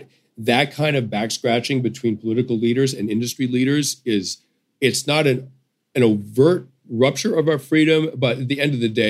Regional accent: United States; to me, as a journalist, as an American, doesn't really make sense.

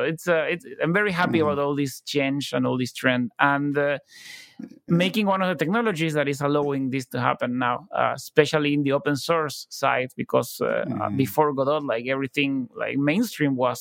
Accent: Buenos Aires, Argentina; and I was from Buenos Aires, so there was like no game industry.

